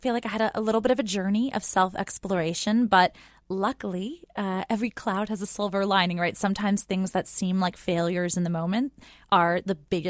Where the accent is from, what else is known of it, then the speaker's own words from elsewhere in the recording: New York, United States; We grew up outside of New York City. They switched me to a private school inside of New York City so that I could study opera more.